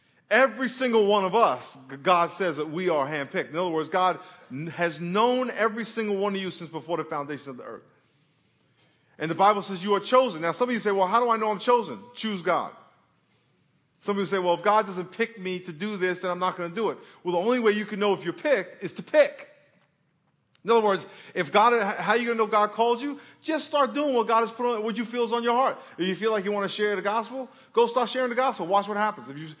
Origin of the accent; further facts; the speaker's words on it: New York, United States; You know, I grew up in New York. We don't have orange trees.